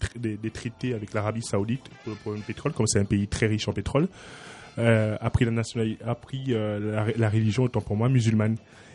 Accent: Gabon; Le Gabon, c'est mon pays d'origine, effectivement.

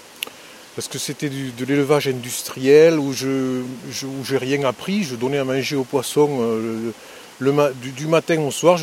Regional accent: Salles-Courbatiès, Occitanie, France; D'où je viens pas de loin, je viens de Salle Courbatier. Voilà. Je suis né ici, moi.

